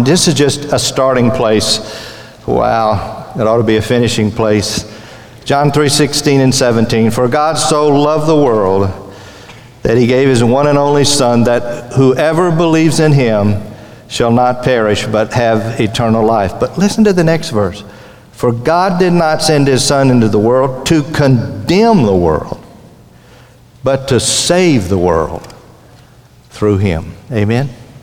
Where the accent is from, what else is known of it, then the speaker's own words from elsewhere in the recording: Louisiana, United States; I'm from Louisiana, where we have the real Tiger, Mike the Tiger